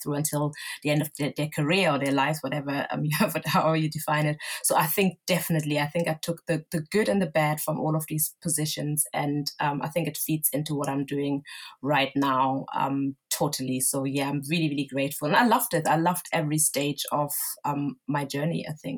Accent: southern Germany, Germany; I grew up in the south of Germany, which is a very traditional

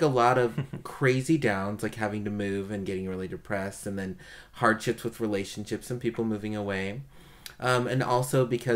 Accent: Colorado, United States; By the way, I grew up in Colorado too. I lived in Florida for a few months, but I've been in Colorado my entire life.

